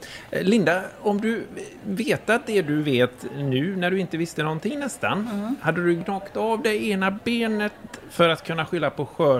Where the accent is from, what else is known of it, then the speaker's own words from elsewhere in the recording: Gråbo, Västra Götaland County, Sweden; Hemma i Gråbo där så har vi något som heter grobbling.